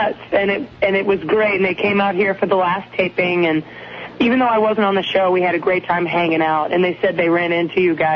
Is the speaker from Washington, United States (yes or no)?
no; Southborough, Massachusetts, United States; Yeah, these girls I grew up with in Southborough, Massachusetts.